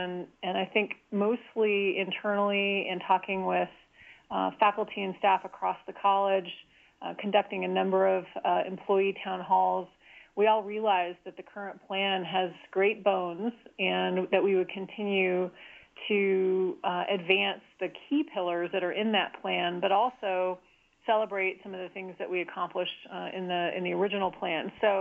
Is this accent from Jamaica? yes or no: no; Flagstaff, Arizona, United States; I'm a Rocky Mountain girl, born and raised in Flagstaff, Arizona, near the Grand Canyon